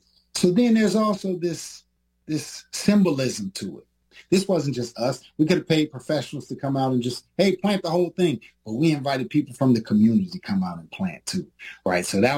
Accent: Chicago, Illinois, United States; I went to school in the South, and, you know, all the guys, my friends, we grew up in Chicago.

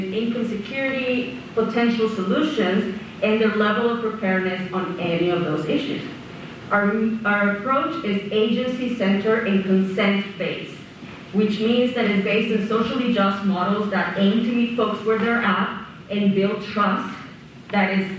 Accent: Colombia; now in Victoria, Canada; I go by she, her. I'm originally from Colombia, and I am a guest in the lands of the Lekwungen and Tsuaxin people, so-called Victoria of British Columbia.

